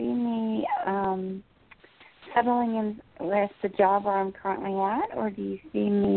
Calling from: New Jersey, United States; in New Jersey.

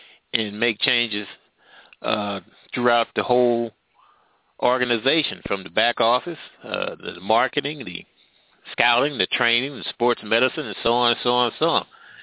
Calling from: Midwest, United States; Well, I'm calling from the Midwest.

